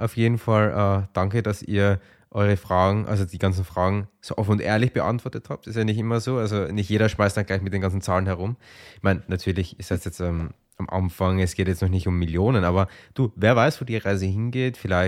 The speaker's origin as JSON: {"language": "German", "region": "Vienna", "country": "Austria", "said": "Ich komme aus Wien."}